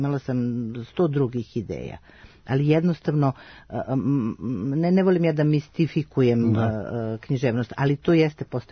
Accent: Požarevac, Southern and Eastern Serbia, Serbia; U mom rodnom gradu Požarevcu muzej baštini najlepše nalaze

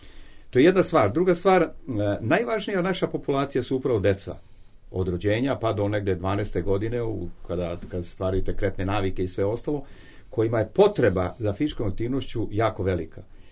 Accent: Serbia; Naravno, mi se obavimo kod nas u Srbiji upravo konstatacijama.

